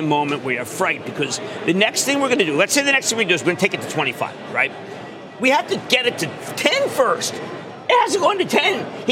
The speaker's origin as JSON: {"language": "English", "town": "Philadelphia", "region": "Pennsylvania", "country": "United States", "said": "I'm from Philadelphia."}